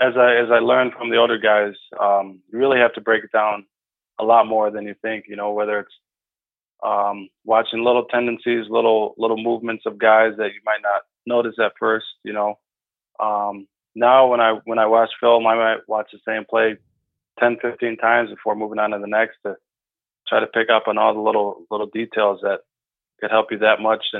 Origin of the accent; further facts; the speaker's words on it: Rochester, New York, United States; I'm from Rochester, New York, which is about an hour away.